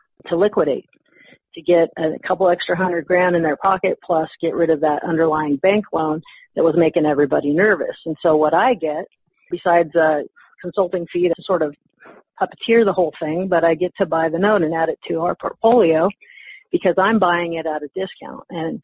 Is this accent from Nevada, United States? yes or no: yes; Carson City, Nevada, United States; So here in my hometown of Carson City, Nevada, somebody had a mobile home note.